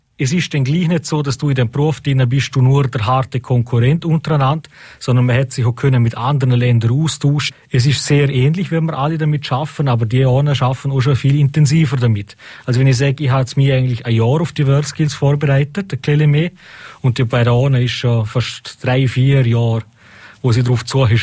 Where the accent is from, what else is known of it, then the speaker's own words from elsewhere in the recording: Liechtenstein; dass wohl als Liechtensteiner doch eine Chance hat, zum brutal weit führen zu kommen.